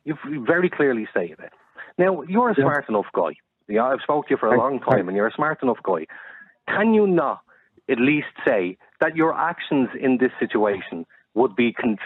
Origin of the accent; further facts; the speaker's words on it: Ireland; If we, as the Irish people, didn't put the full burden on the Irish state